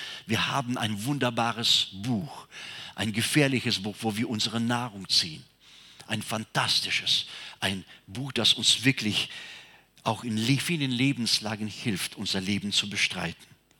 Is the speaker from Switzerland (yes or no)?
no; Siberia, Russia; Ich bin in Sibirien geboren und aufgewachsen.